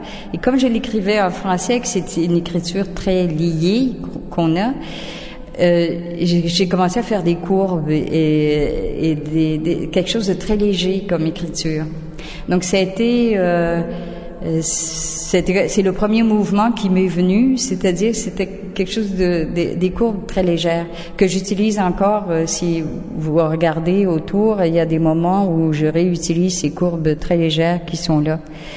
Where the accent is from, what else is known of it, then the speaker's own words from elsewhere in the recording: Quebec, Canada; now in Auroville, India; je suis québécoise et aurovilienne.